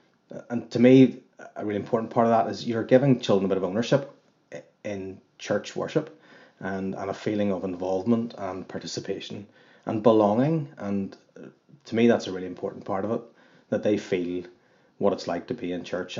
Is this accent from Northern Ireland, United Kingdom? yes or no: yes; Belfast, Northern Ireland, United Kingdom; I'm from Belfast, married to Kerry, I've got three girls. I'm a teacher and I grew up in Belmont Presbyterian